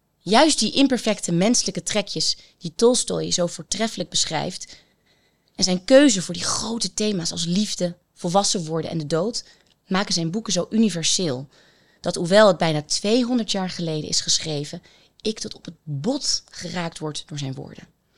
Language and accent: Dutch; Netherlands; also born or lived in Senegal; Ik heb dan misschien wel een donkere huidskleur, maar ik ben opgegroeid in Nederland met een Nederlandse vader en een Zweeds-Finse moeder die mij de Scandinavische cultuur meegaf.